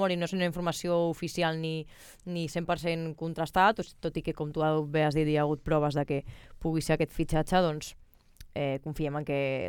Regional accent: Barcelona, Catalonia, Spain; jo soc de Sant Andreu

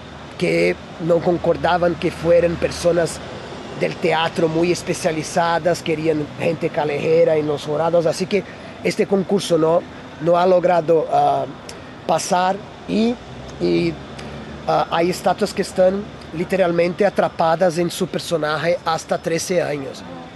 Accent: Brazil; incluso en Brasil, yo soy de Brasil

